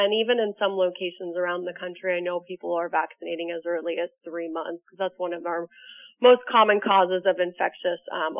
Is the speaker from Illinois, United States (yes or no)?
no; Florida, United States; I was raised down in South Florida, and I went to the University of Florida for both undergrad and veterinary school.